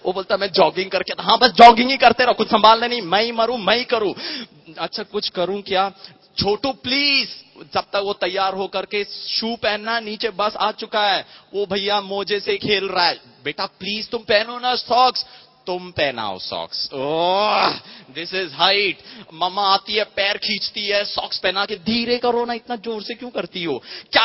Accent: Mumbai, Maharashtra, India; मैं मुंबई से हूं

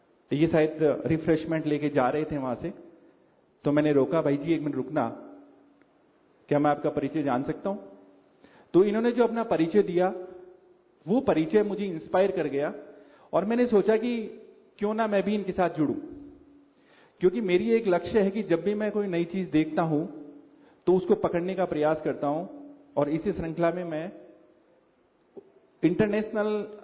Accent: Jaipur, Rajasthan, India; मैं जयपुर का रहने वाला हूं

